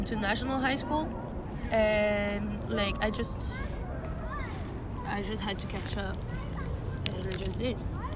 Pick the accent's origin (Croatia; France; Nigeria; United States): France; But I was raised in France by a French family.